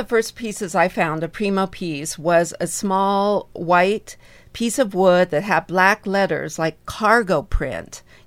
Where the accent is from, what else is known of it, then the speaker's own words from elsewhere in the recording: Raymond, Washington, United States; Well, I grew up in Raymond, which is 30 miles south.